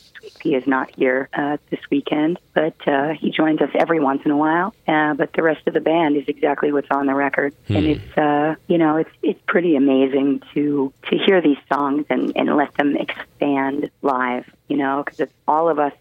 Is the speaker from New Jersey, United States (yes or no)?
no; St. Petersburg, Florida, United States; I mean, I grew up in St. Petersburg, Florida, and my dad was recording in Memphis. He was a musician. Then I grew up on the road with his band.